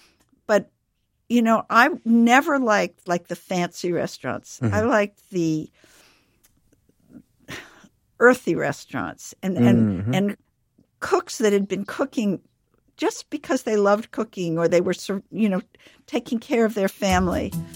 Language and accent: English; Providence, Rhode Island, United States; Well, I grew up in Providence, and actually we all three went to Michigan.